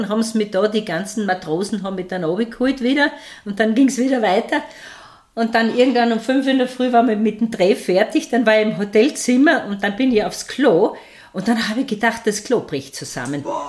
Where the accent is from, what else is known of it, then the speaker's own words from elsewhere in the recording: Styria, Austria; accent: Styrian; Weil da habe ich mir leichter getan, als dann in meinem Dialekt. Weil dann bin ich manchmal auch wieder zu viel reingefallen, gell? In dem Steirischen.